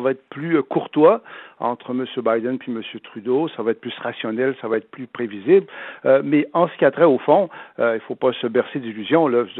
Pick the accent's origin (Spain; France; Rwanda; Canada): Canada; on oublie parfois qu'on est Canadien.